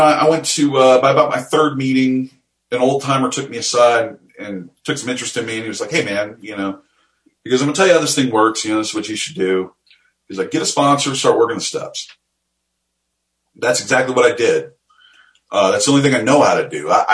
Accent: Hillsdale, Michigan, United States; He goes, I'm going to a place called Hillsdale College. And I was like, man, I go, that's where I'm from.

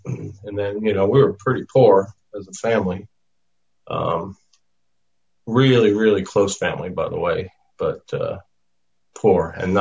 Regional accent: Queens, New York, United States; born there; I was born right outside of New York City in Queens. Jamaica section of Queens, which isn't a very desirable place.

